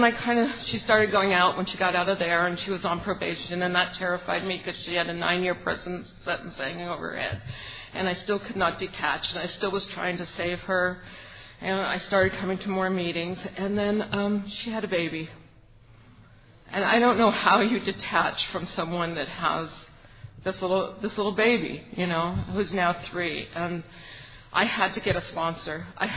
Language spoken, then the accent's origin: English; California, United States; I'm from Monterey County in California.